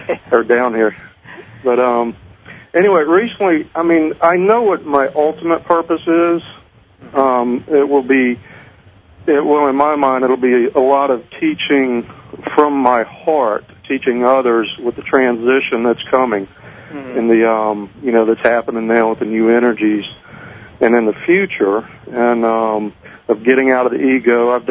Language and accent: English; Hiawassee, Georgia, United States; Up in North Georgia, actually, in the mountains.